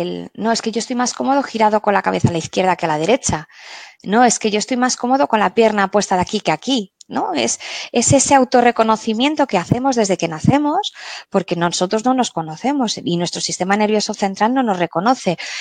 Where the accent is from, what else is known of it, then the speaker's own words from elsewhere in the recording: Basque Country, Spain; la gente de, yo soy del País Vasco, la gente del País Vasco, los mayores, los caseros me decían